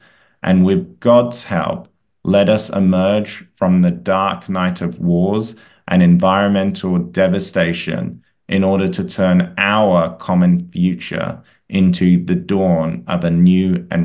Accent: Western Australia, Australia; born there; also born or lived in United Kingdom; So although I was born in Western Australia, like you, Jared, my mom is British, as you know. And so for a number of years, for a number of family reasons, in the 90s, we actually returned to the UK

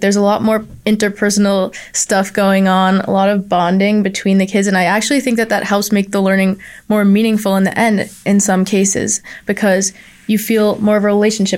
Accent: Englewood, New Jersey, United States; I'm from Englewood, New Jersey. I come from a family. I have four siblings.

